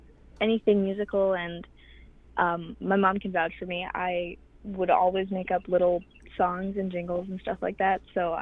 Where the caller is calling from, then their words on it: Akwesasne, New York, United States; Home reservation of Wakusetsnet, right on the border of Canada and America, New York and Ontario.